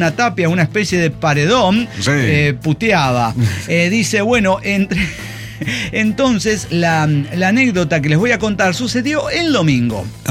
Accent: Avellaneda, Santa Fe, Argentina; soy de Avellaneda, Santa Fe, República Argentina.

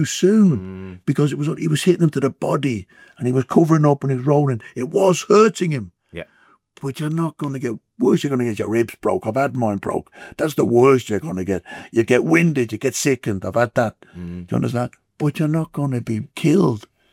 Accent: Dublin, Leinster, Ireland; And growing up in Dublin, had a great childhood. I'm the eldest of seven. I got four younger sisters and two younger brothers.

